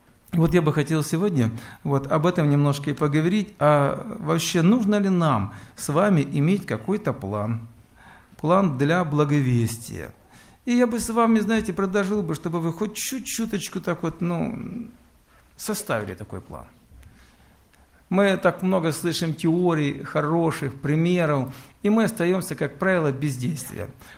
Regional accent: Rostov, Rostov Oblast, Russia; Я из Ростова, уже познакомили меня с вами.

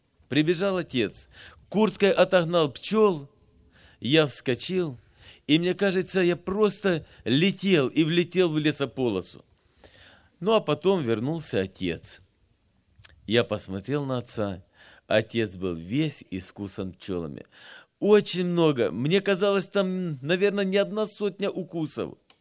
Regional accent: Apsheronsk, Krasnodar Krai, Russia; Я родился и вырос вот здесь, в Апшеронске. У нас горы, лес, ущелья, водопады.

